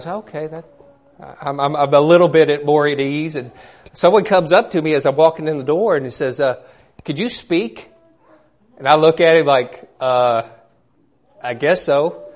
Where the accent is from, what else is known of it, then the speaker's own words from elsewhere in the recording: Kentucky, United States; I'm originally from Kentucky. Probably couldn't pick that up.